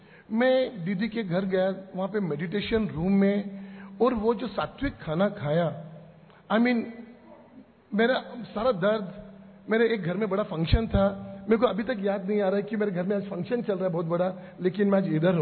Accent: Belgaum, Karnataka, India; मैं बड़ौदा से नहीं, मैं बेलगाम से हूँ, कर्नाटक का।

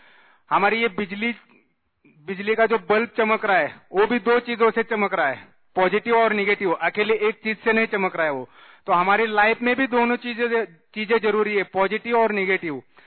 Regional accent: Maharashtra, India; महाराष्ट्र से हूँ और अभी एनडीआरएफ पुणे में सेवा दे रहा हूँ।

